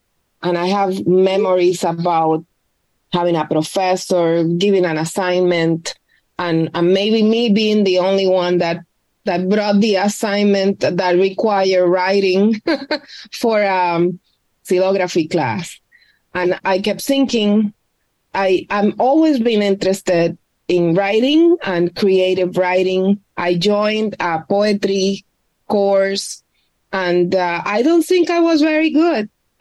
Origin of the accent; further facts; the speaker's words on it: Puerto Rico; I come from Puerto Rico. I did all my education at a Catholic elementary and high school. And then I went to, or I attended Escuela de Artes Plásticas de Puerto Rico.